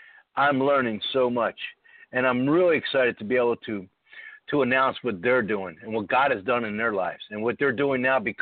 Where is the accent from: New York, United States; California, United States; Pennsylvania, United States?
Pennsylvania, United States; Philadelphia; now in Houston, United States; I'm calling in from Houston, Texas. I've been here 21 years, but I'm originally from Philadelphia, or the outskirts of Philadelphia.